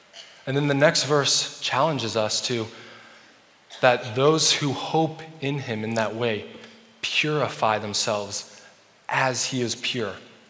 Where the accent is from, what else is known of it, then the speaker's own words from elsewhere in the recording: Germany; Well, I grew up in Germany.